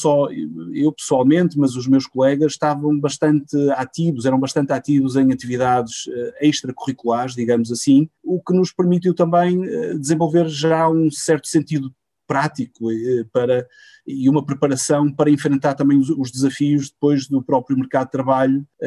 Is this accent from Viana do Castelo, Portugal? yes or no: no; Santo Tirso, Porto, Portugal; por ser uma pessoa do Norte também, sou de Santo Tirso